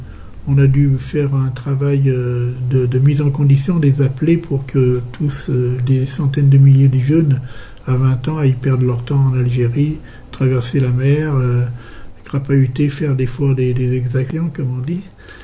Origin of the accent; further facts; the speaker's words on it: Saint-Priest, Auvergne-Rhône-Alpes, France; Mon origine, je suis né à Saint-Priest, tout près de Vénissieux où j'habite. de parents immigrés italiens